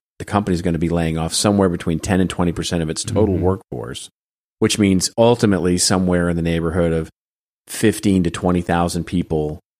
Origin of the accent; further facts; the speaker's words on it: Texas, United States; which is something I used to have all the time when I was growing up in Texas, but don't have a lot here.